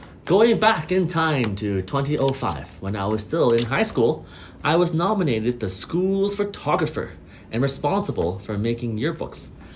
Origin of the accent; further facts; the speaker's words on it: Winnipeg, Manitoba, Canada; I was born and raised in Winnipeg. However, my parents were born and raised in Vietnam and took refuge here during the Sino-Vietnamese War in 1979.